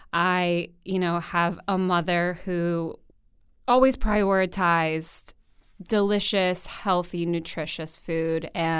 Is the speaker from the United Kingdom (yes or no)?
no; Greece; I come from a long line of incredible cooks and people who have always had this joy around the kitchen and feeding people. And the Greeks are notoriously known for feeding you